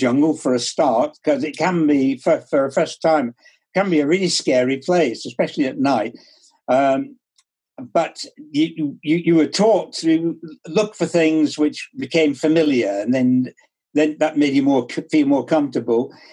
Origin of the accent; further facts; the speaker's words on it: Bolton, North West England, United Kingdom; now in Preston, United Kingdom; You'll be here in Preston. It's not far from my hometown, Bolton.